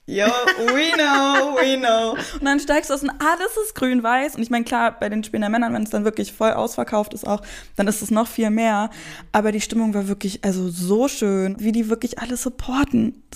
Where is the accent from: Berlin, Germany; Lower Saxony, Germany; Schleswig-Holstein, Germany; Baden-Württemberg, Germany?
Berlin, Germany; ich bin in Berlin, also im Randgebiet Berlin groß geworden.